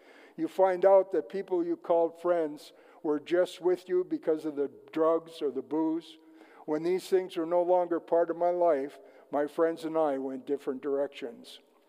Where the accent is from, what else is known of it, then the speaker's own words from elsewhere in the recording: Embarrass, Minnesota, United States; also born or lived in International Falls; I was born in International Falls, Minnesota on March 17, 1953. And as a young child, we lived in Embarrass, Minnesota. I was raised in a typical American family.